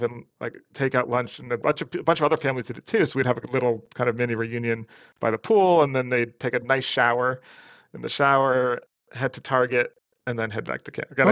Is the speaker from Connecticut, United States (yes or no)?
yes; Connecticut, United States; Yeah, so I grew up in Southern Connecticut in Fairfield County.